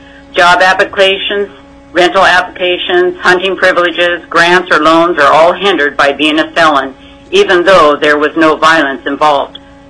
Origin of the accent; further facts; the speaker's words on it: Palmer, Alaska, United States; I'm from Palmer